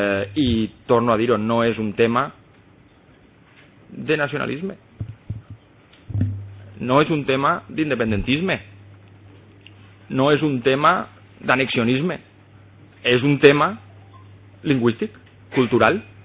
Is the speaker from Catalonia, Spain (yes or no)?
no; Valencian Community, Spain; Som valencians, òbviament, compartim llengua, òbviament.